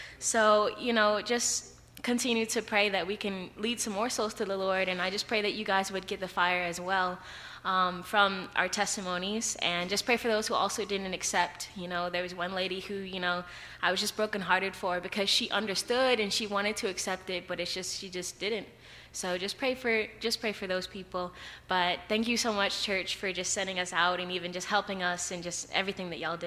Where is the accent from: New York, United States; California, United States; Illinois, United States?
Illinois, United States; Chicago; I'm originally from Chicago, so I like to claim that.